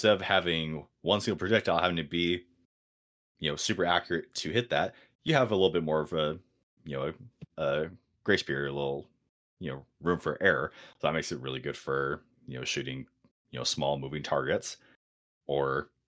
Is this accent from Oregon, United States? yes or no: yes; Oregon, United States; So, you know, I grew up in Oregon. We had, you know, public land.